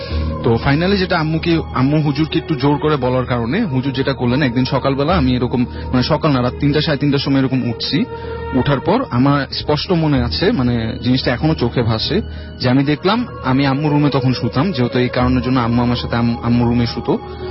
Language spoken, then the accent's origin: Bangla; Dhaka, Dhaka Division, Bangladesh; আমি এসেছি ওয়েস্ট ধানমন্ডি সংকট থেকে kindly doing my A levels from private